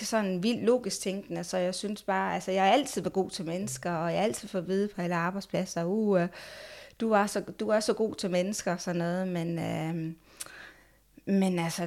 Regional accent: Esbjerg, Region of Southern Denmark, Denmark; Jeg er fra Esbjerg.

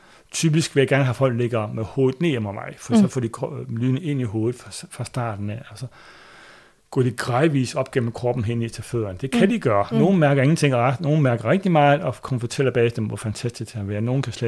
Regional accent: Jutland, Denmark; Jamen, jeg er en jyde, skulle du tænke

